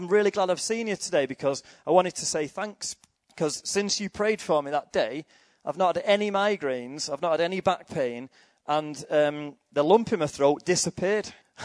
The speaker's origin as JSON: {"language": "English", "town": "Salford", "region": "North West England", "country": "United Kingdom", "tie": "born or raised there", "said": "And I'm from Salford. I grew up in Salford."}